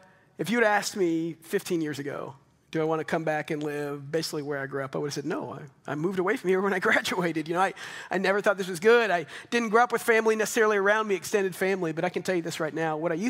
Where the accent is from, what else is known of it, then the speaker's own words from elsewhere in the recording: Double Oak, Texas, United States; I never thought I'd live back in Double Oak again. I grew up in Double Oak, 2 miles down that way, you know?